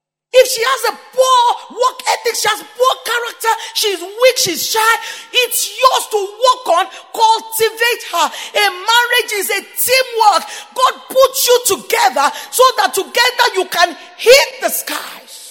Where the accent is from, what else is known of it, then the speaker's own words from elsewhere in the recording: Lagos, Nigeria; If I talk to you, I came from Lagos, oh.